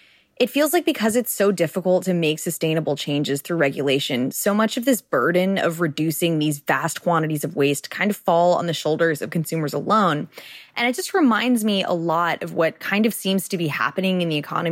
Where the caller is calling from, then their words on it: New York, United States; from New York